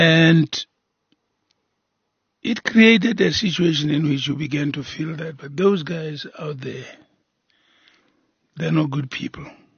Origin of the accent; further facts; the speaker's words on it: Kroonstad, Free State, South Africa; I grew up in Kroonstad, and there were so many of us, you know, families that were mixed, actually.